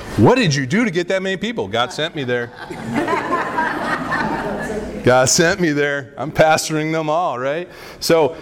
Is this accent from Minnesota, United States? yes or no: no; Lansing, Michigan, United States; I grew up in the Lansing area of Michigan. Yes, I am a Michiganite right here.